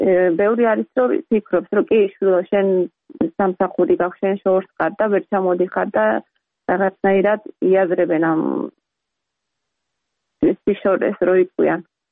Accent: Batumi, Adjara, Georgia; now in United States; ზღვის ქალაქში გავიზარდე, ბათუმში გავიზარდე და დღეშის სამჯერ დაბხულობით სულ თითქმის ზღვაზე ვიყავით, იმიტომ რომ ძალიან ახლოს ვცხოვრობ პირდაპირ ცენტრში ქალაქში

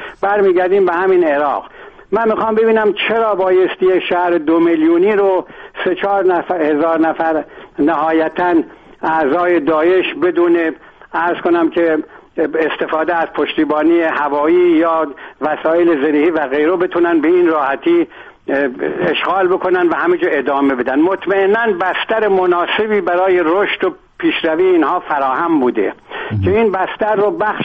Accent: Iran; من خودم ایرانیم

